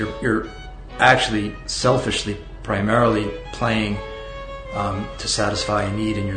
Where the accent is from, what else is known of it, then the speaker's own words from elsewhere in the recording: New York, United States; I'm from New York.